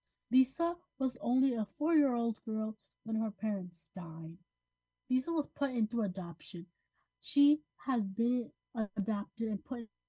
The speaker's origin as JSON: {"language": "English", "town": "Hudson", "region": "New York", "country": "United States", "said": "I'm 10 years old, and I'm also from Hudson."}